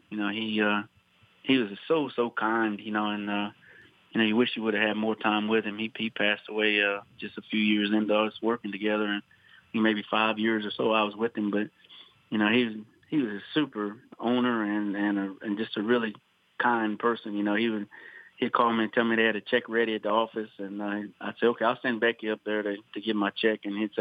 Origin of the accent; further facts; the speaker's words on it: Shreveport, Louisiana, United States; I grew up in Shreveport and Bossier, and I was at the races all the time